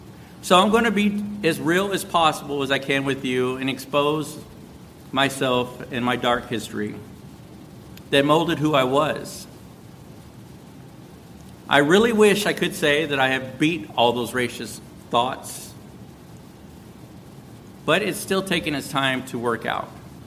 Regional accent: Texas, United States; As I grew up in South Texas, we were constantly told how the Caucasians stole our lands and murdered our peoples.

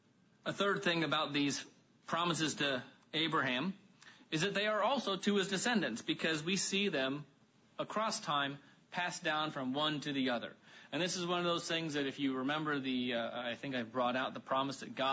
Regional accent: Ohio, United States; I grew up in Ohio, and I remember going through social studies and the American history.

